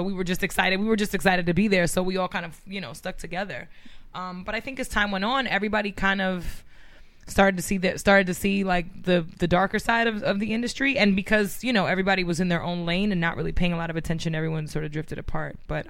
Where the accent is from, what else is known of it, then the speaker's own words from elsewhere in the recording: New York, United States; And so they kind of pigeonholed me into R&B, excuse me, because I'm from New York, because I'm a mixed race girl.